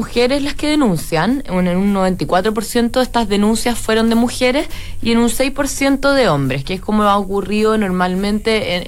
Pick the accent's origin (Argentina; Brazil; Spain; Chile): Chile; Punta Arenas, Magallanes; Sí, yo soy magallánica.